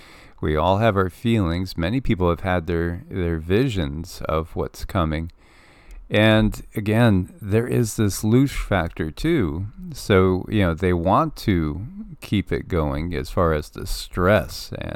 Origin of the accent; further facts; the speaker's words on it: Connecticut, United States; in my home state of Connecticut